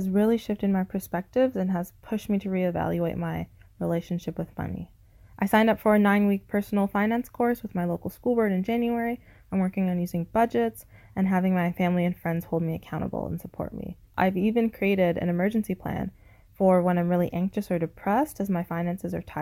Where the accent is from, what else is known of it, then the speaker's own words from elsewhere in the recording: Toronto, Ontario, Canada; I'm 26 and I'm from Toronto, Canada.